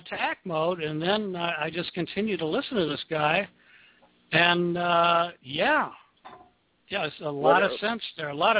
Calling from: Washington, District of Columbia, United States

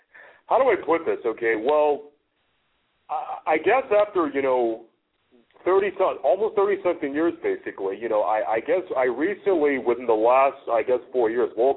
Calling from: North Dakota, United States; I'm calling right now from North Dakota.

